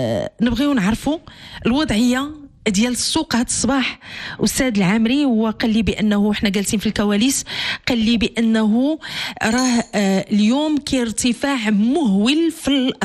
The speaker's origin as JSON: {"language": "Arabic", "country": "Morocco", "said": "اللي بكل صراحة يعني يقلقونا كمستهلكين كمغاربة"}